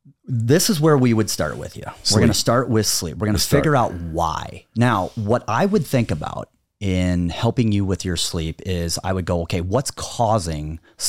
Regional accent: Iowa, United States; I was a wrestler. I'm from Iowa.

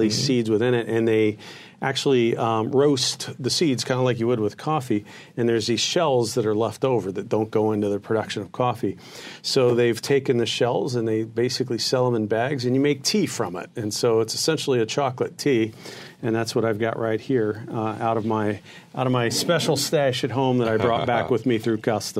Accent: Hamilton, Ohio, United States; So, I grew up in Hamilton, Ohio, which is a city in the southwest part of the state of Ohio. And my family there goes back multiple generations.

